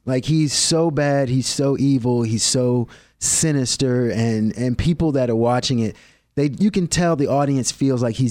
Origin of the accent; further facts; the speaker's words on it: Maryland, United States; I grew up in Maryland. I grew up on the East Coast.